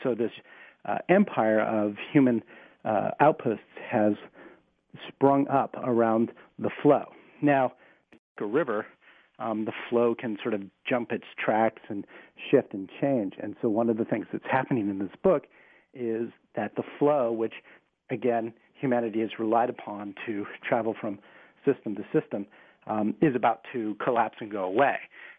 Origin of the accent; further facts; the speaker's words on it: Los Angeles, California, United States; now in Bradford, United States; I grew up in Los Angeles, so it's quite a change from Bradford, Ohio.